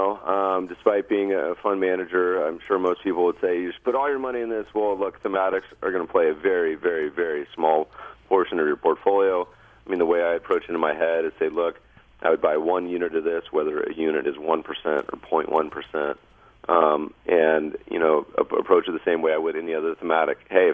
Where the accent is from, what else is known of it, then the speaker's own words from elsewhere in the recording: Colorado, United States; I grew up, I was born in Colorado and still have a lot of family there.